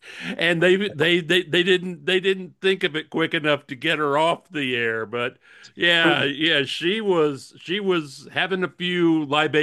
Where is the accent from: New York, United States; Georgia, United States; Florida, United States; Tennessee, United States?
Florida, United States; Tampa; coming to my hometown.